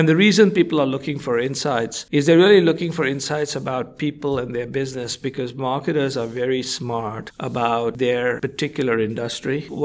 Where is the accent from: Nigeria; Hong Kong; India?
India; moved away as an adult; So I grew up in India. My undergraduate degree is in advanced mathematics.